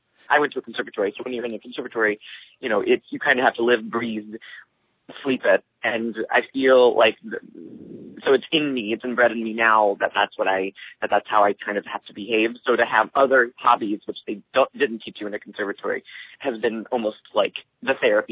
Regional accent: Ohio, United States; now in Boston, United States; growing up in Cincinnati, Dayton, you know, to go to those downtown areas, it's very different

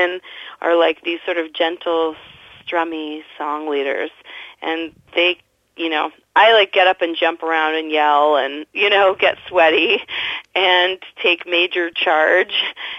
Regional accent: Toronto, Ontario, Canada; I grew up in Toronto. I'm used to winters and cold and gray

